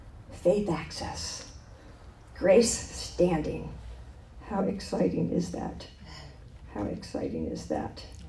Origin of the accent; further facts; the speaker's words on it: Miami, Florida, United States; When I was 19 years old, I came into this ministry from Miami. I'm a native Miami girl.